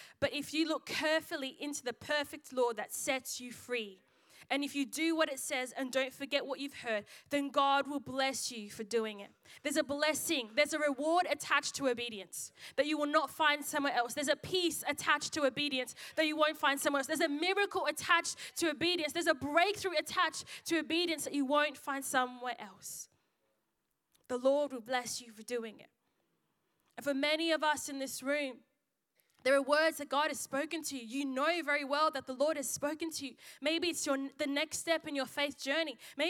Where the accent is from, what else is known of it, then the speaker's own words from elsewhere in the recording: Zimbabwe; born there; I was born in Zimbabwe, so I claim Zim. I'm not Shona, but I claim Zim. But my dad, originally, we're from Congo.